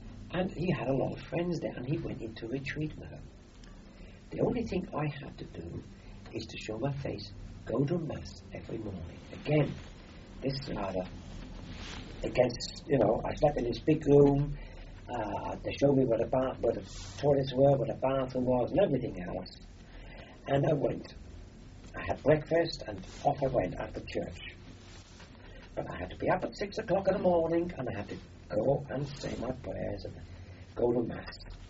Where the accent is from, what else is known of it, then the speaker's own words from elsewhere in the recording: Austria; accent: Austrian; English is a second language; because of my foreign accent, my Austrian accent, which was very pronounced in those days, they took to me